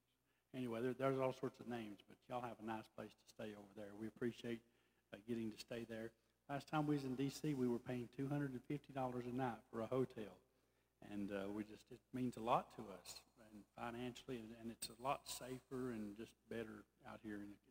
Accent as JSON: {"language": "English", "town": "Pikeville", "region": "Tennessee", "country": "United States", "said": "we're from Pikeville, Tennessee. Does anybody know where Pikeville is in Tennessee?"}